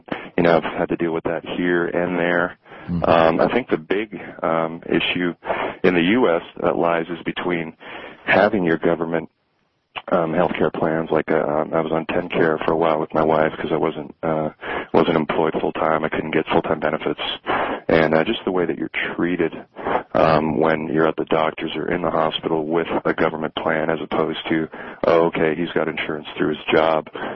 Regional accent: Canada; now in United States; I'm a Canadian citizen. I've been living in the U.S., for quite a number of years now

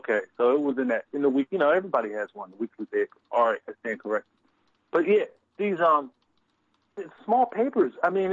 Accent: Philadelphia, Pennsylvania, United States; I lived in Germantown. I was born and raised in Germantown. I ended up moving back there as an adult.

